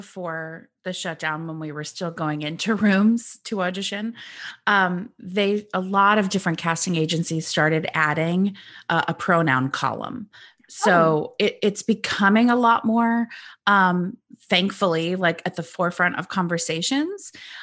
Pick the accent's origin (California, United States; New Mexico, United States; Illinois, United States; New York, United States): Illinois, United States; But I'm originally from Central Illinois, so I grew up like go Cubs, go Bears